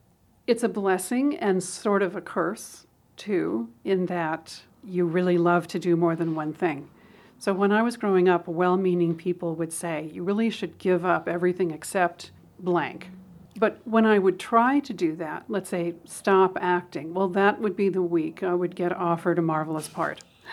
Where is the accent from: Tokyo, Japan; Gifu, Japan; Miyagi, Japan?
Tokyo, Japan; also born or lived in New York City / Los Angeles; I grew up in Tokyo, 11 million people at the time. Then I lived in New York City. Then I lived in Los Angeles.